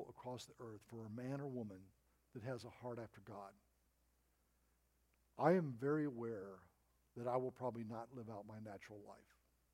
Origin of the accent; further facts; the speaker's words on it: Arkansas, United States; now in California, United States; I mean, I grew up in Arkansas, folks, when we didn't lock our doors at night.